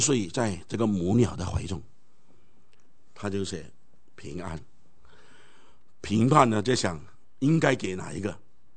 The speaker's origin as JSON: {"language": "Chinese", "country": "China", "said": "所以我们中国人呢，在历史里面常常追求的就是这个平静。"}